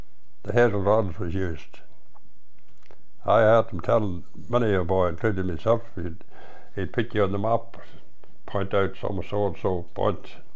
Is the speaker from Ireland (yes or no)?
yes; Ireland; born there; Well, I was born in Fimore.